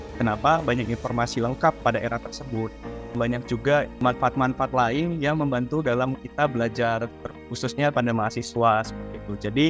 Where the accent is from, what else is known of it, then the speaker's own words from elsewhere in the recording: North Sumatra, Indonesia; Dan dari aku sendiri asalnya dari Sumatera Utara.